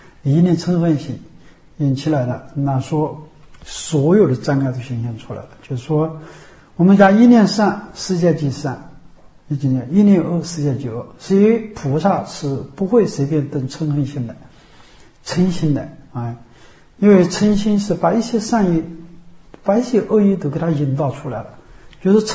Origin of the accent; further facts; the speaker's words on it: China; 所以我们都是中国人不吃，中国人的一个包容性非常的强大。